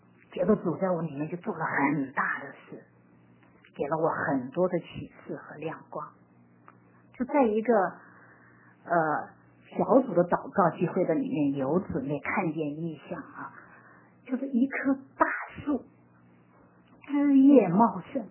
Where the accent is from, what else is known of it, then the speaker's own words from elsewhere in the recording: Minnesota, United States; 我是从明尼苏达来的哈